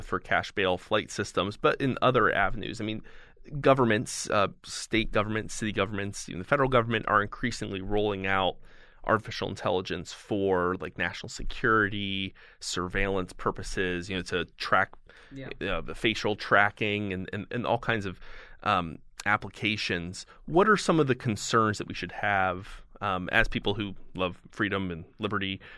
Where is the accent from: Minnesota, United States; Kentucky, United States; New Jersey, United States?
New Jersey, United States; And I think my home state, I live in New Jersey.